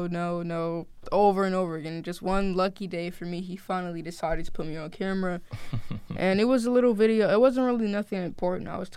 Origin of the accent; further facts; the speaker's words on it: Orange, New Jersey, United States; I'm originally from Orange, New Jersey, which isn't that far, though.